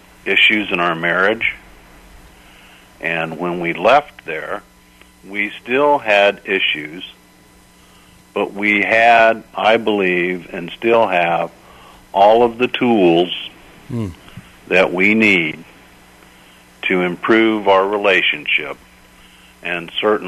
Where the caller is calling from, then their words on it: Florida, United States; Good afternoon. I'm calling you from Southwest Florida.